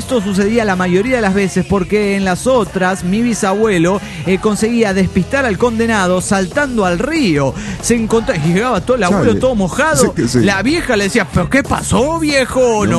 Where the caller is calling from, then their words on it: Juliaca, Puno, Peru; Soy el bohemio de Juliaca, Perú.